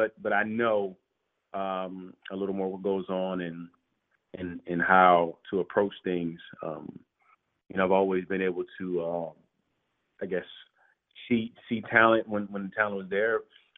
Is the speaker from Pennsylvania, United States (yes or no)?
yes; Chester, Pennsylvania, United States; I'm from Chester, grew up watching the Sixers.